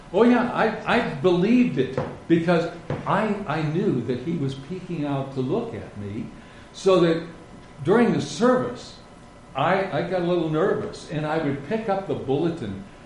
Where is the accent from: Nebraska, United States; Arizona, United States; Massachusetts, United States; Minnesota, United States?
Nebraska, United States; Stanton; I grew up in Stanton, Nebraska. These three come from Nebraska, so they know what I'm talking about.